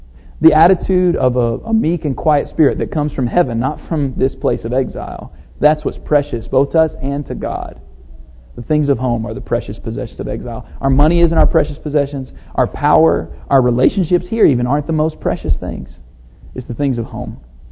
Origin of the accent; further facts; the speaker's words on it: Lacey Spring, Alabama, United States; I grew up in Lacey Spring, Alabama, so the airport is now a sod farm, so not really an airport anymore.